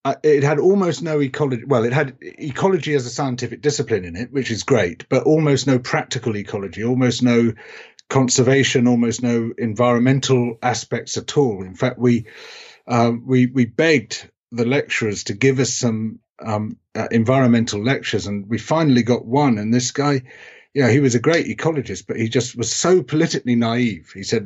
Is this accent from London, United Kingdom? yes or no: no; South East England, United Kingdom; So I was brought up in South Oxfordshire in a rural area, small village, on the edge of a common, which was a really beautiful place, actually. It was a rewilded golf course.